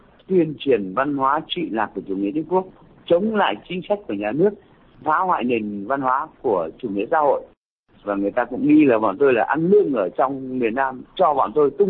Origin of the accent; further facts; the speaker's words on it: Hanoi, Vietnam; Tôi sinh ra lớn lên ở Hà Nội